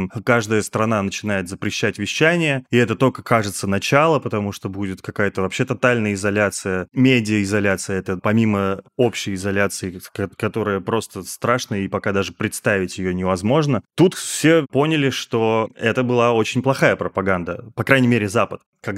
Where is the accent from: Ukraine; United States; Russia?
Russia; Че, парни, вы откуда? Мы говорим, из России.